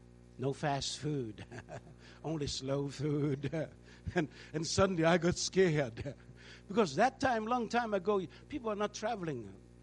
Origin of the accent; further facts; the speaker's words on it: Denmark; first language Danish; English is a second language; And we are from Denmark, we speak Danish.